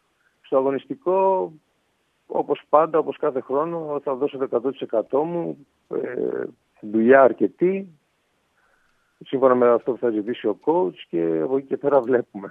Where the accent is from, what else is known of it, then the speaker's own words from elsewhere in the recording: Thessaloniki, Central Macedonia, Greece; Εγώ κατάγομαι από Θεσσαλονίκη.